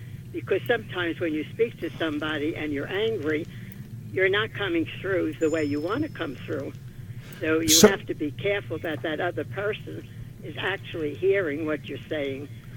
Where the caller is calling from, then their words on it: New Jersey, United States; Calling from New Jersey, Maryland.